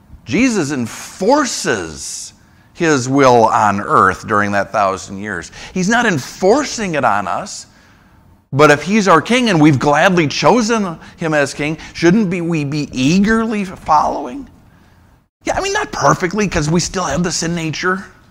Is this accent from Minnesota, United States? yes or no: yes; St. Paul, Minnesota, United States; Growing up in St. Paul, basketball was my idol for a long, long time.